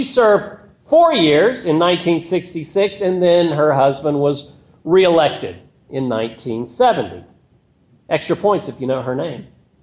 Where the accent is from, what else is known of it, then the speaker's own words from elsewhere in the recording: Alabama, United States; In my home state of Alabama